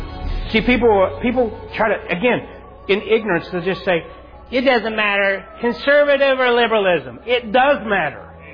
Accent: Ohio, United States; moved away; I was from Southern Ohio, and I came straight up Route 23. Why? There were no jobs down there, and it got me away from those influences.

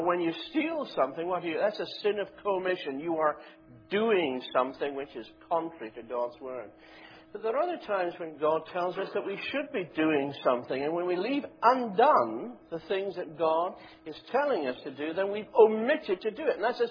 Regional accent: Scotland, United Kingdom; as a Scot

